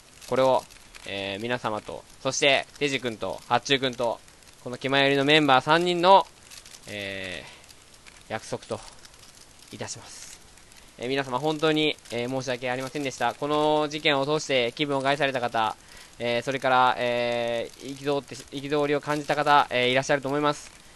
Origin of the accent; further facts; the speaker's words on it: Hokkaido, Japan; 僕の出身地でもある北の大地でちょっと大きな災害がありまして。